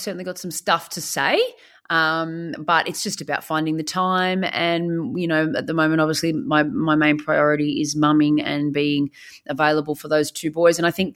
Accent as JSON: {"language": "English", "town": "Bendigo", "region": "Victoria", "country": "Australia", "tie": "born or raised there", "said": "I did Bendigo, obviously my hometown, which was a cracker, and we had a ball there."}